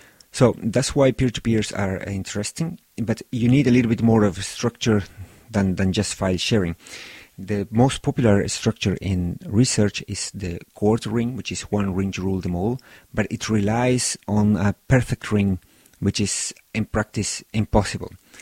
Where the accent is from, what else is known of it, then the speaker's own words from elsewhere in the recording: Chile; English is a second language; I'm from Chile